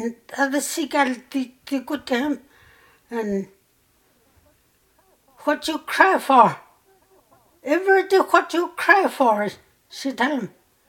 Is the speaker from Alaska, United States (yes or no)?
yes; Minto, Alaska, United States; born or raised there